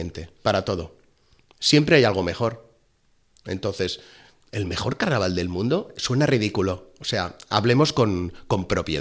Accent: Sitges, Catalonia, Spain; me quiero Sitges, soy de Sitges, estimo Sitges

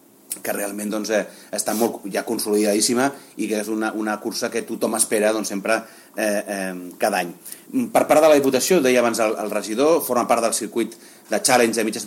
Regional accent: Barcelona, Catalonia, Spain; Ja ens agrada que passin coses fora de Barcelona ciutat, i jo soc de Barcelona, eh?

